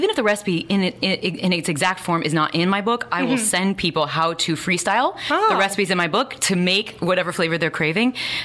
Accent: Midwest, United States; I grew up in the Midwest, and that's what you do.

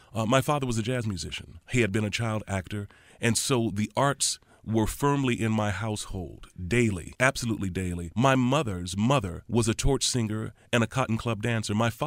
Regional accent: Los Angeles, California, United States; Well, firstly, growing up in Los Angeles always absolutely felt like home. My great-grandmother was born here in 1890.

